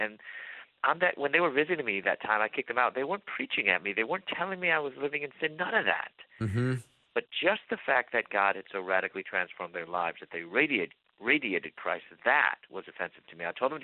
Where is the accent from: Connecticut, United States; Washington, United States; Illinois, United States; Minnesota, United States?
Illinois, United States; Chicago; I came out when I was in my early 20s, and I'm from Chicago.